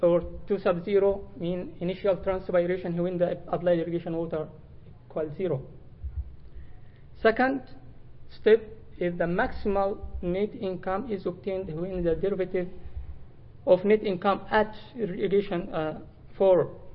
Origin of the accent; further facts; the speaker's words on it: Japan; I come from Japan.